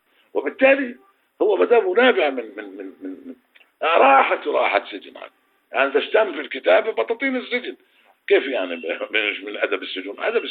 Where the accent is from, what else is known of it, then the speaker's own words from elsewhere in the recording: Palestine; بس بحلم أن أخذ حقي كمان كفلسطيني كشعب يعني كويس.